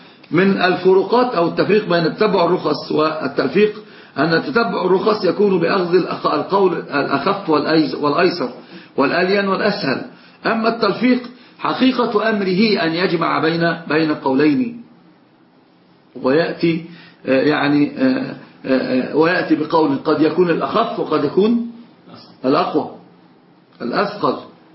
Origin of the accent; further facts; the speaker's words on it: Egypt; طب شوف أنت عندنا في مصر المزين يعني حلاق لأنه يزين الرجل.